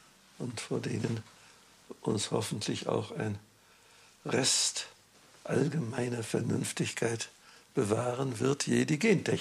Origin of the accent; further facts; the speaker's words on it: Wrocław, Lower Silesian Voivodeship, Poland; Ich bin in Breslau aufgewachsen.